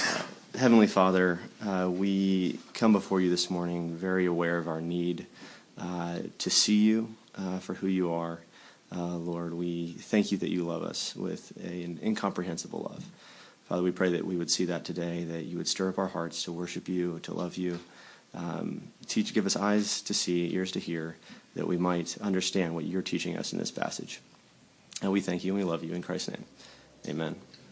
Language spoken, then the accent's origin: English; New Hampshire, United States; I grew up in New Hampshire, and so I think I was given a fern, but we called it a palm branch.